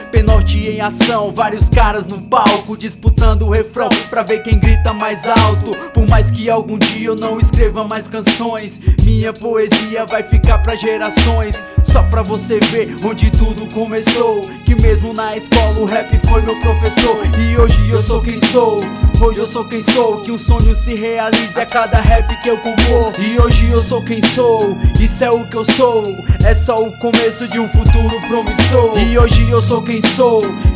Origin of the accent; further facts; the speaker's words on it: Tianguá, Ceará, Brazil; Tenho 25 anos, sou de Tianguá, Ceará.